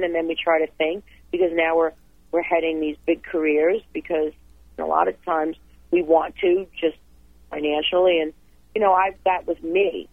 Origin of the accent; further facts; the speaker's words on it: New York, United States; I grew up in an apartment, so our neighbors, whatever was blasting out. And for me, I grew up in New York, so it was WABC radio